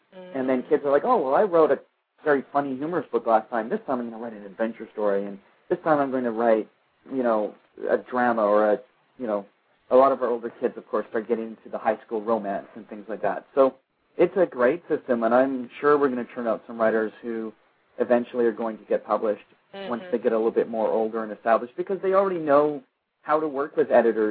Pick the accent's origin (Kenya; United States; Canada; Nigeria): Canada; when I was a kid growing up in a small rural town, and it's probably much, I grew up in Canada